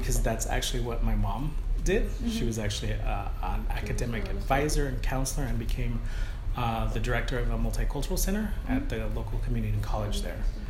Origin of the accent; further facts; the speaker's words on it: Oregon, United States; the University of Oregon for my undergraduate degree, and I actually went to the same university in my hometown, mainly because my mom wasn't doing so well, so I decided to stick close to home.